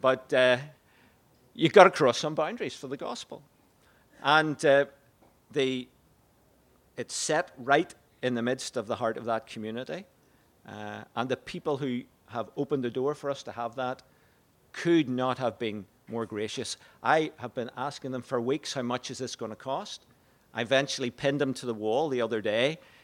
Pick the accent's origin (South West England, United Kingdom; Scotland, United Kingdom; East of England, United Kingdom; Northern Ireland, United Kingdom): Northern Ireland, United Kingdom; Hollywood; I'm from Hollywood. You know, that's a really tough place just outside Belfast. I was born into a unionist community with all that that includes.